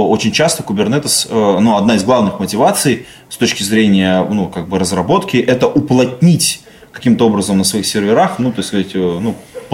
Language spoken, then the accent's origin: Russian; Irkutsk, Irkutsk Oblast, Russia; Я из Иркутска, он из Москвы, а ты из Дерзена